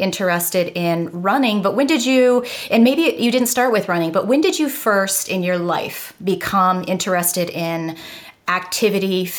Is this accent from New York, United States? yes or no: no; Chicago, Illinois, United States; accent: Chicago; now in Austin, United States; I just have that kind of like Chicago accent. I'm down in Austin, Texas right now, but people still say, I can tell you're from Chicago